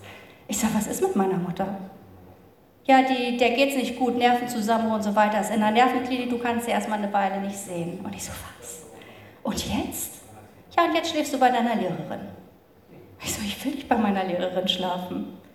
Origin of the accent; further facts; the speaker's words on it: East Germany, Germany; Ich bin in der DDR groß geworden.